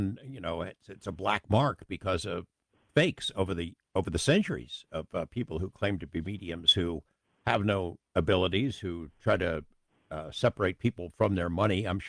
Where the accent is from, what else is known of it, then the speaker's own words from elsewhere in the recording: Las Vegas, Nevada, United States; Bigelow Institute for Consciousness Studies here in my hometown, Las Vegas